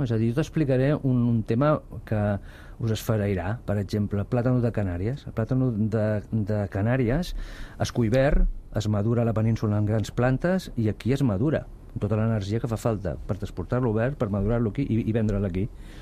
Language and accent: Catalan; Cornellà de Llobregat, Catalonia, Spain; jo sóc del Delta Llobregat, sóc de Cornellà, els avis eren pagesos